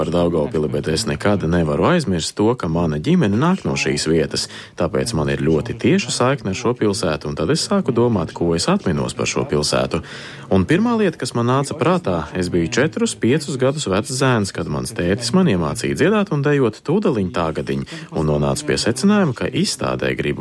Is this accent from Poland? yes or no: yes; Poland; now in Germany; mana saikne ar Daugavpili un Latviju ir slēgta, jo es pats no Polijas pārcēlos dzīvot uz Vāciju